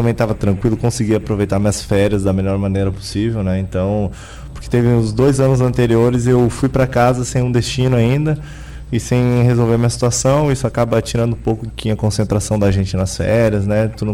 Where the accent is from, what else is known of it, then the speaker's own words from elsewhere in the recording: Rio Grande do Sul, Brazil; Eu sou do Rio Grande do Sul, né? Natural de Alegria, uma cidade muito pequena lá, interior do estado.